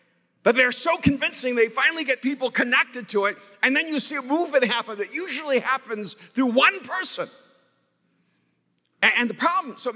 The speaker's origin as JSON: {"language": "English", "country": "El Salvador", "said": "And I'm from El Salvador, and I know what that means."}